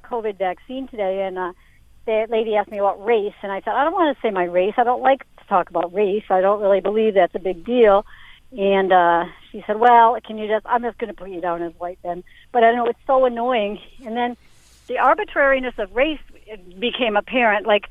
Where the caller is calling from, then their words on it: Massachusetts, United States; I'm calling from Massachusetts.